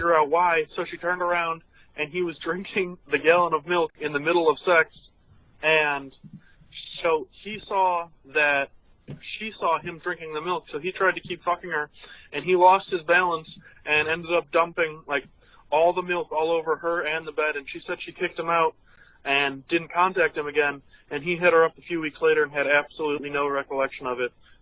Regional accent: Chicago, Illinois, United States; and we're from Chicago, so, you know, we love Anthony

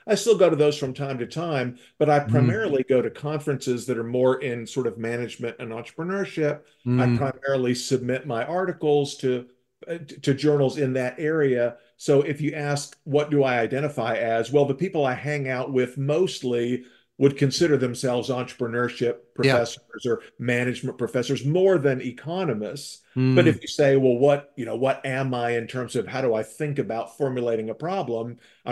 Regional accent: Tennessee, United States; So I grew up near the Smoky Mountains in eastern Tennessee

